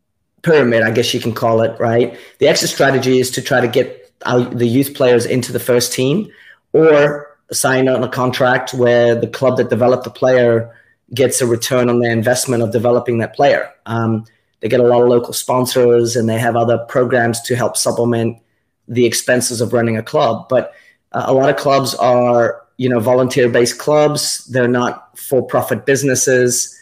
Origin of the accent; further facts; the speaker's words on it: Netherlands; And you can go in my hometown of 70,000 people and get on your bike and you can ride to 8 or 9 different local clubs.